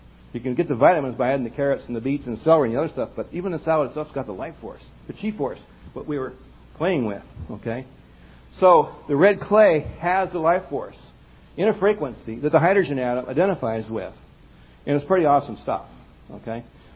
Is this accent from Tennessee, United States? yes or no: no; Missouri, United States; I'm from Missouri, show me a feeling.